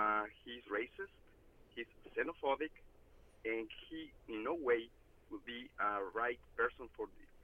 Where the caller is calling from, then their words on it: Milwaukee, Wisconsin, United States; From Milwaukee, Wisconsin.